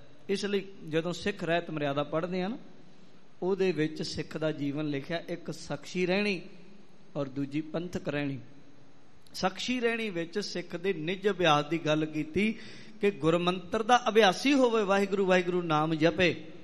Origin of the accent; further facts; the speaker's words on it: Punjab, India; born there; ਅਸੀਂ ਪੰਜਾਬ ਦੀ ਧਰਤੀ 'ਤੇ ਜੰਮੇ, ਸਾਡੇ 'ਤੇ ਬਖਸ਼ਿਸ਼ ਕੀਤੀ, ਅਸੀਂ ਸਿੱਖਾਂ ਦੇ ਘਰ ਜੰਮੇ